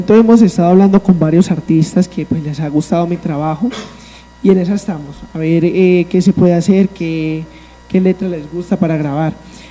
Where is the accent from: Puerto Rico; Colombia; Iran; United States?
Colombia; Tuluá, Valle del Cauca; also born or lived in Pereira; yo soy de aquí de Tuluá. Nací acá en Tuluá, pero hubo un tiempo donde estuve radicado en la ciudad de Pereira. Entonces yo creo que desde ahí más o menos donde se me pegó ese acento, pero no, 100% tulueño, orgulloso de mi tierrita, de mi pueblo